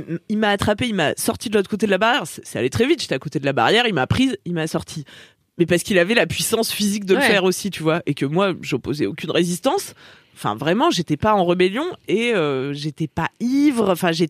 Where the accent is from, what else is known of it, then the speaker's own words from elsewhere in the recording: Auvergne-Rhône-Alpes, France; D'Ardèche, oui, merci.